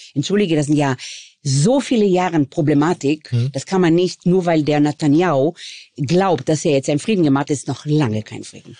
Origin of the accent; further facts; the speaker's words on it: Israel; Ich bin ja wirklich in Israel mit Sandhügel aufgewachsen.